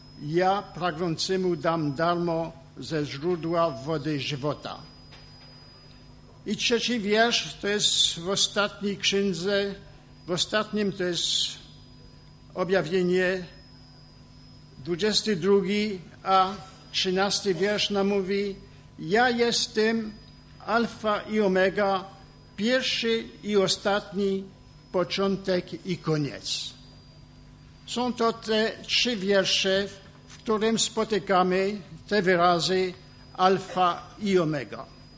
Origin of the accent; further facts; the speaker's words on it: France; język utrzymałem dzięki moich rodziców i dzięki badania na nabożeństwach. Tak jak brat powiedział, jestem to z Francji, ze zgromadzenia La Morle.